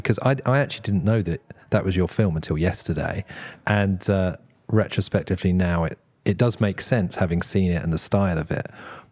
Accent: East of England, United Kingdom; I am from Essex myself.

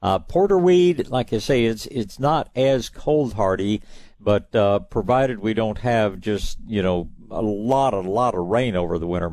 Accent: Tyler, Texas, United States; born there; I was born in Tyler, not too terribly many miles up the road from you, and did live there for a long time

